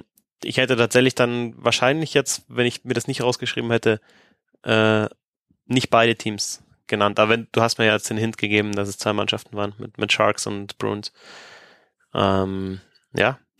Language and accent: German; Landshut, Bavaria, Germany; ich komme ja hier aus Süddeutschland und Landshut